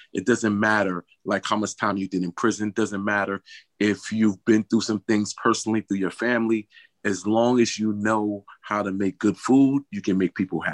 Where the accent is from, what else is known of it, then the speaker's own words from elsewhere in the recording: New York, United States; now in Connecticut, United States; I'm from New York. I live in Connecticut.